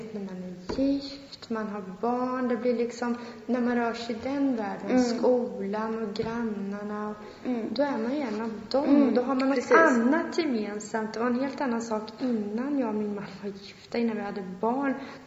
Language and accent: Swedish; Linköping, Östergötland, Sweden; Jag är från Linköping.